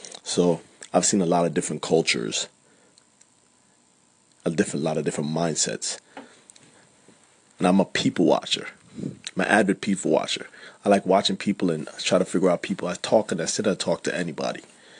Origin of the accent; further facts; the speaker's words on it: Jamaica; I'm from Jamaica, you know what I'm saying? If you can't figure it out already, bad man from Jamaica, boss man.